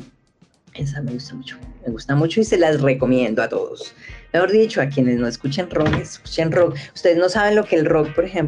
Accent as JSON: {"language": "Spanish", "region": "Bogotá", "country": "Colombia", "said": "A ver, no soy vibes, soy rola, lo tengo que decir siempre."}